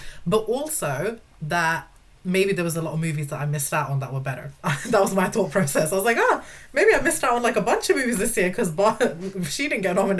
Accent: India; I watch a lot of, being Indian, a lot of Bollywood films

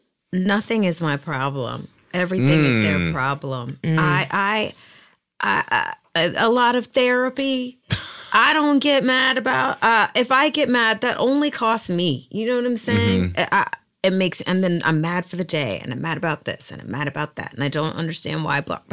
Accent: Virginia Beach, Virginia, United States; In Virginia Beach. And it's a very segregated.

